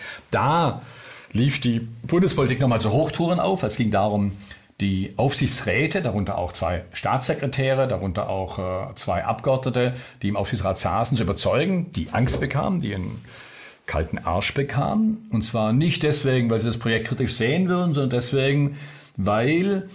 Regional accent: Baden-Württemberg, Germany; Ich bin selber Schwabe.

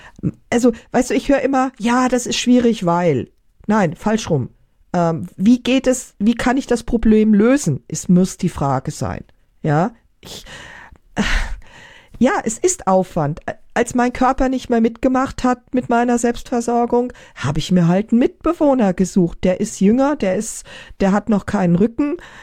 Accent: Linz, Upper Austria, Austria; Bei uns in Linz in Oberösterreich

